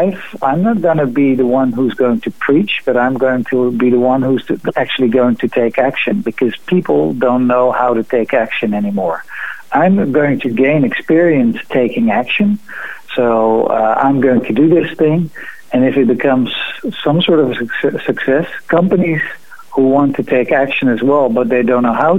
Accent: Amsterdam, North Holland, Netherlands; we're from Amsterdam, we have the canals of Amsterdam.

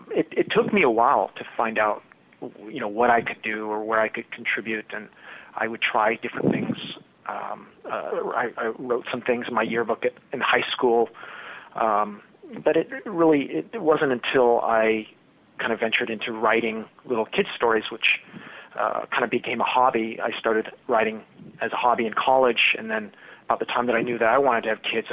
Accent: California, United States; I was about four. I grew up here in the Bay Area, and back in the early 1970s, there were two oil tankers that collided under the Golden Gate Bridge

